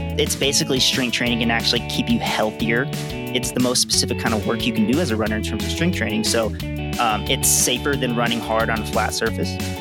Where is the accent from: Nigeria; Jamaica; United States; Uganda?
United States; Denver, North Carolina; also born or lived in Ithaca, New York; now in Flagstaff, United States; I am originally from Ithaca, New York. I was born in New York. Parents were in the military, so I grew up most of my life in right outside of Charlotte, North Carolina, a small town called Denver.